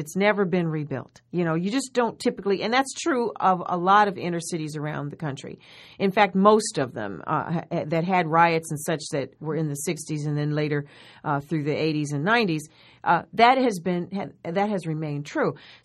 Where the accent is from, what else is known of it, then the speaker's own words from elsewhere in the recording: Los Angeles, California, United States; I grew up in South L.A., you know, on 118th Street and Broadway.